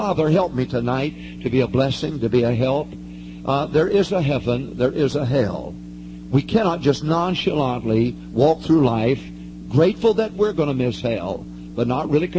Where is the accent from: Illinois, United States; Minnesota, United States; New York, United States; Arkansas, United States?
Arkansas, United States; I'm from Arkansas, so I have to have something simple.